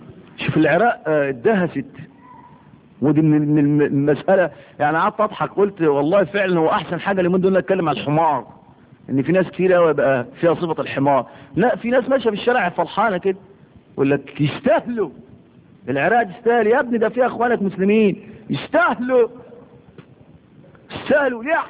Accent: Egypt; عشان يركب عندنا في مصر هنا

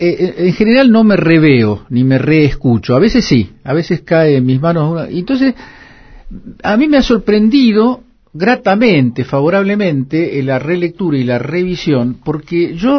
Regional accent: Haedo, Buenos Aires Province, Argentina; born there; Yo nací en Aedo, de viejos que habían vivido en el campo, en la provincia de Buenos Aires. Mis dos hermanas nacieron en el campo, yo como soy el tercero, el último, nací ya con mis viejos instalados en la ciudad.

